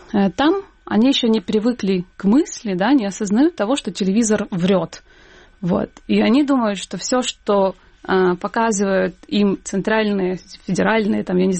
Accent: Western Ukraine, Ukraine; Я сама из Западной Украины, я говорю на русском языке, и все нормально.

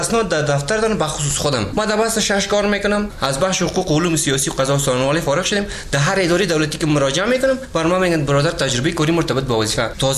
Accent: Afghanistan

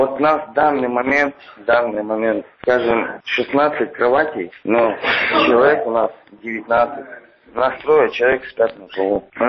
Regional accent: Russia; also born or lived in Armenia; Лицо без гражданства, у меня никогда не было паспорта. Я родился как бы в Армении, всю жизнь прожил в России.

